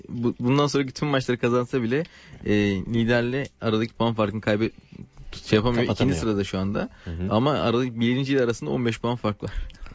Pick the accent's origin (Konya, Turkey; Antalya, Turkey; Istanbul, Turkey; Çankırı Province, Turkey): Çankırı Province, Turkey; Çankırı; Ben Çankırılıyım.